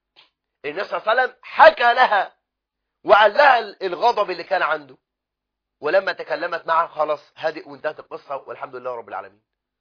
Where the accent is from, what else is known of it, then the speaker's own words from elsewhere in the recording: Egypt; في بلدنا مصر